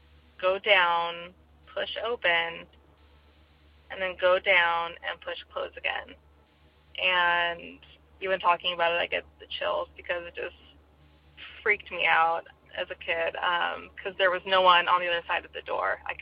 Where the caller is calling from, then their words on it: California, United States; I am from California.